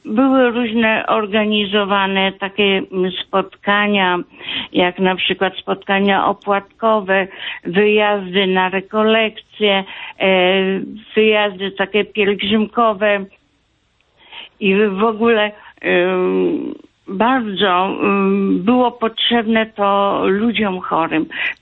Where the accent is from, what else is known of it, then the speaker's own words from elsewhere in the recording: Elbląg, Warmian-Masurian Voivodeship, Poland; tak, jestem z Elbląga.